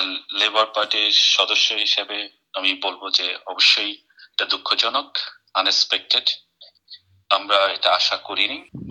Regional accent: Bangladesh; now in United Kingdom; যেহেতু আমি একটা বাংলাদেশি এখানে কমিটির একজন মেম্বার, সেই হিসেবে বলবো যে আমরা যারা বাংলাদেশি এখানে আছি

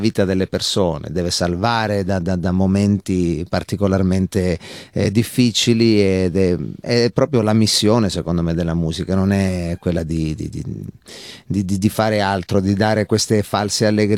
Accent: Acri, Calabria, Italy; io sostanzialmente sono un calabrese verace, sono nato ad Acri, in provincia di Cosenza.

